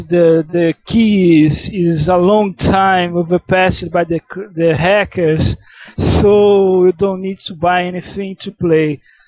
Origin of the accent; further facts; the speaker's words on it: Rio de Janeiro, Brazil; from Rio de Janeiro, Brazil. I'm graduated in computers here.